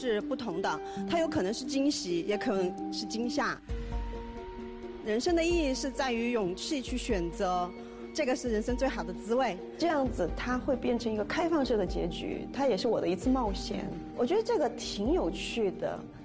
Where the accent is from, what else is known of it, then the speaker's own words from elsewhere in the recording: Chongqing, China; 因为我是在重庆长大的，然后从初中开始摇滚乐就进入了我的生活。